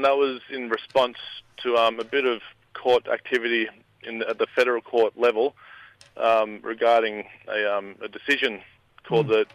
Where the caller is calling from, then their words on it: Ardyloon, Western Australia, Australia; I'm calling from Ardyloon Community, West Kimberley. It's about 2 hours north of Broome.